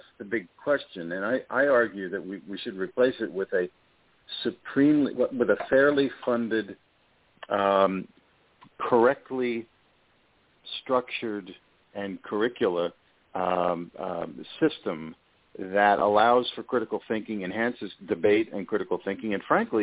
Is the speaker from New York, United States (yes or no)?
yes; New York City, New York, United States; I say come to my hometown of New York City, which has the most segregated, de facto but segregated, schools in America